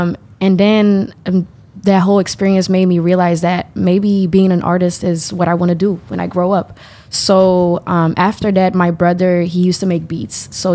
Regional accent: Belgium; I'm 19 years old. I'm Moroccan. I was born and raised in Belgium.

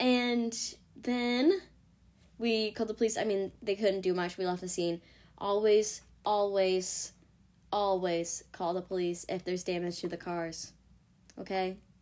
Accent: New England, United States; And then I'm gonna get her a Dunkin' Donuts gift card, because we're from New England.

